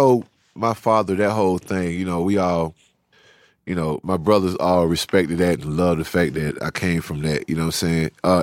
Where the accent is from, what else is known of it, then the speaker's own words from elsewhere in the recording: Savannah, Georgia, United States; also born or lived in Atlanta; I've always been proud of the fact that we came from Savannah